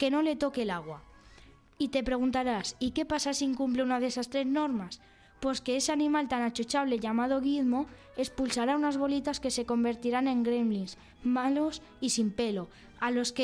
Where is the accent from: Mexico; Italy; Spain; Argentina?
Spain; Colmenar del Arroyo, Community of Madrid; tengo 12 años y soy de Colmenar del Arroyo.